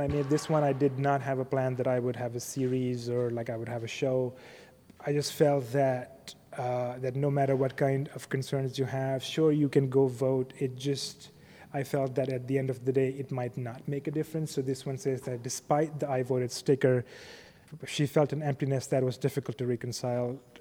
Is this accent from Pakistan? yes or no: yes; Pakistan; now in United States; I'm a Muslim, I'm an immigrant, I'm originally from Pakistan, but I identify as a Pakistani American.